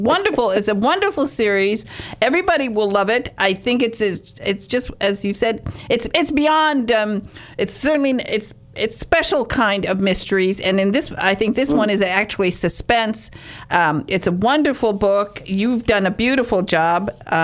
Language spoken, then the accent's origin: English; Michigan, United States; Now, I'm from Michigan. We have great trout